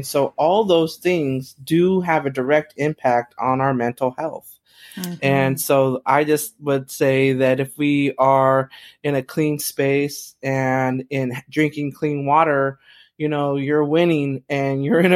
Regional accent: Santa Clara, California, United States; I know from being in a pretty, you know, affluent area growing up in Santa Clara, the place was relatively clean.

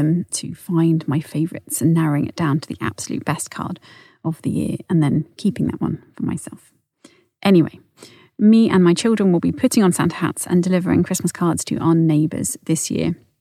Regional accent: Portchester, South East England, United Kingdom; I grew up in Porchester, in Hampshire, and I didn't appreciate that it was unique to have a castle in your village.

